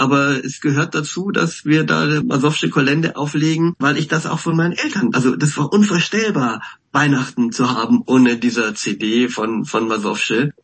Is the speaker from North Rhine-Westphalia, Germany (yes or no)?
no; Bavaria, Germany; born there; Und als sie fertig waren, Polen zu sein, sind sie nach Bayern gekommen, wo ich dann erst geboren wurde